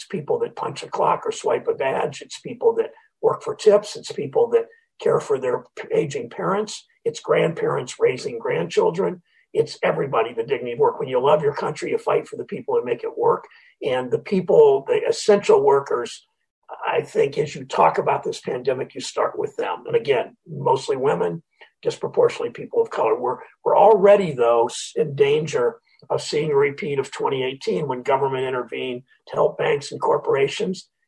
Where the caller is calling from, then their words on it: Cleveland, Ohio, United States; My wife, I'm calling you from Cleveland, Ohio. My wife and I live in zip code 44105